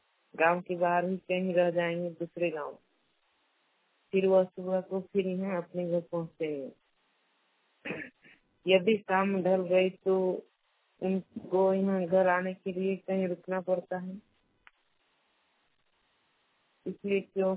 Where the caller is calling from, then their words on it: Paru, Jharkhand, India; मैं बोकारो जिला के निवासी हूँ और मेरे गांव का नाम पारू है। मेरी पंचायत मोहन टोली प्रखंड का नाम तकमा जिला बोकारो झारखंड के निवासी। जो हमारे गांव एक जंगल के सामने स्थित है